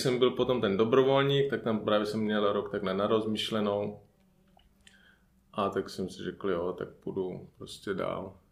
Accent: Zlín Region, Czechia; když jsem jako původem z Valašska, tak se mě líbilo i v té Plzni

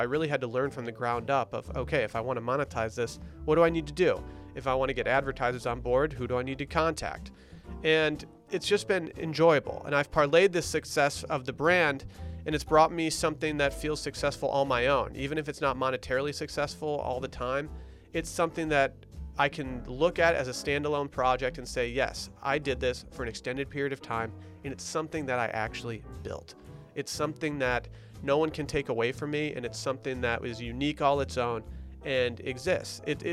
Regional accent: Michigan, United States; I found myself living in my hometown, and that was great. I enjoyed it. But there isn't a lot to do in small resort towns in northern Michigan in the middle of winter.

